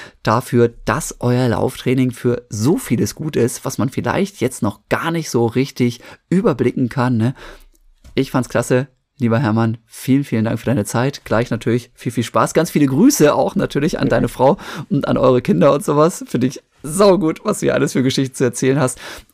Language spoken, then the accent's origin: German; Osnabrück, Lower Saxony, Germany; Ich bin in Osnabrück aufgewachsen.